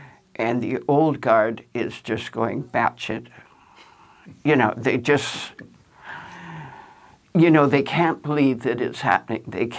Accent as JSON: {"language": "English", "country": "Canada", "said": "Do you think I, as a Canadian, would be happy with the Department of Justice of a foreign freaking country running my union?"}